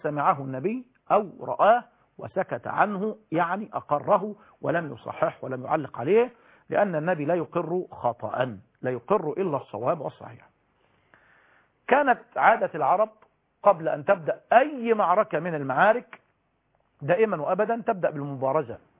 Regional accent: Egypt; أهل مصر مش بلدنا مصر يعني،

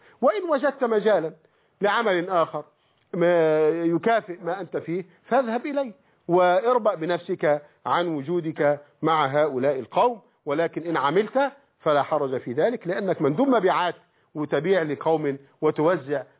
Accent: Egypt

